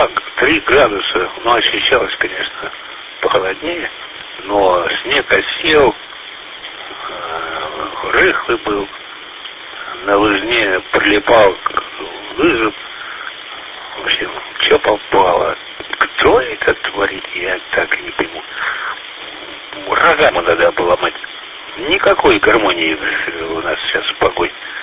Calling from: Novosibirsk, Novosibirsk Oblast, Russia; Я из Новосибирска. Сибирь, юго-запад, прием.

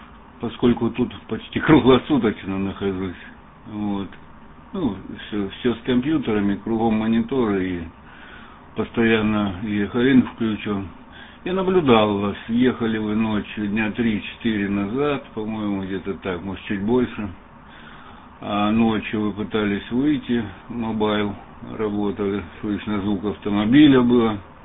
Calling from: Antwerp, Flanders, Belgium; я сейчас работаю из Бельгии, бельгийским, ОН-6 ФМ. … Антверпен, север Бельгии, 40 километров на север от Брюсселя.

